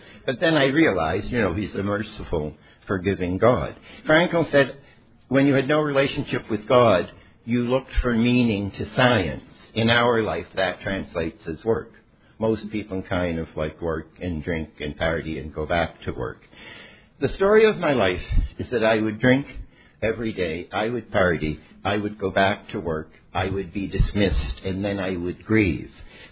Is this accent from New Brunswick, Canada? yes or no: yes; Saint John, New Brunswick, Canada; just remember that … from West St. John, and you're a Jew from the east end of Montreal.